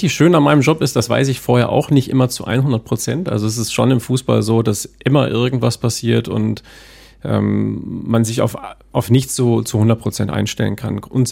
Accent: Münster, North Rhine-Westphalia, Germany; Plugendorf. Plugendorf haben wir gewohnt und zwischen den Häusern war eine Wiese und ein Garagenhof.

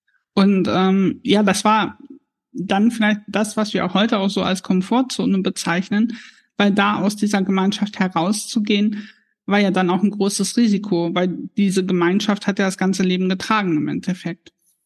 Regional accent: Harz, Germany; born there; Also ich bin aus dem Harz gebürtig, wo zwischen den Dörfern wirklich noch so eine Rivalität war.

